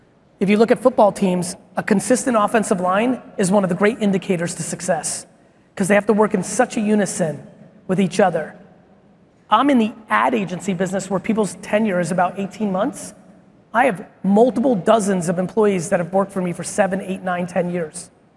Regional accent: Edison, New Jersey, United States; also born or lived in Soviet Union; I was born in the Soviet Union. We were really poor. It was really hard. It was really hard. And my family was really tight, right? Immigrant shit. And we moved to a new town in New Jersey, Edison, New Jersey.

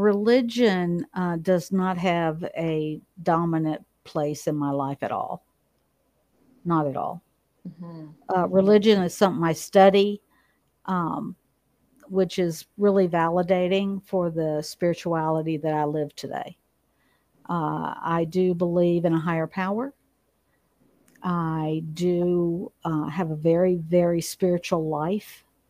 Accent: Bible Belt, United States; I grew up in the Bible Belt. So, you know, we were memorizing scripture before we could write our names.

